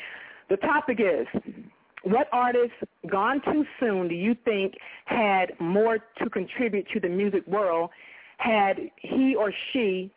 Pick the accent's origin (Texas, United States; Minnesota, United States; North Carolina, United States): North Carolina, United States; And I'm from North Carolina, y'all. When I say Carolina Peach, I mean North Carolina, not South Carolina.